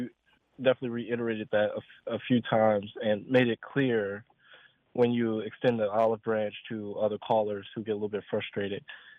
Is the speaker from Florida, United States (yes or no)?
no; Detroit, Michigan, United States; I'm from Detroit.